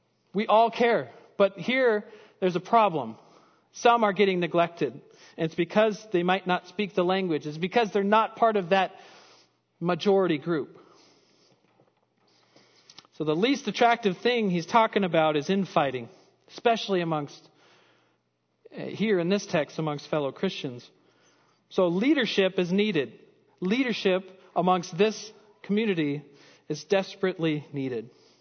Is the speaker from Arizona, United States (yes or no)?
no; Minnesota, United States; first language en; Being from Minnesota, growing up, born and raised here, 100%, I know 100% that English is my first language.